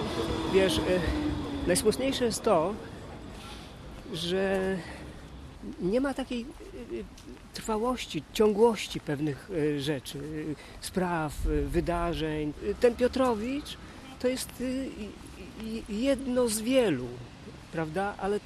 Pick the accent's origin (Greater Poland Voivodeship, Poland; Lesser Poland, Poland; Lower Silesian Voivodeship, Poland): Greater Poland Voivodeship, Poland; Poznań; inny trochę niż my, poznaniacy